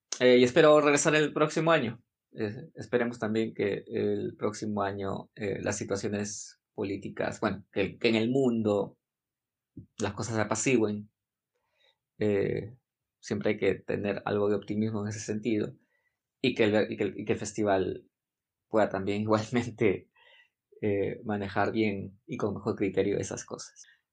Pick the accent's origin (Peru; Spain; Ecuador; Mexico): Peru; vengo de Perú, me encuentro en Berlín